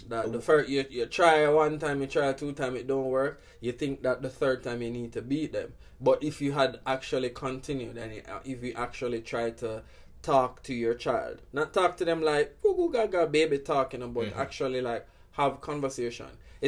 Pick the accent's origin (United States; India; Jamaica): Jamaica; I come from Jamaica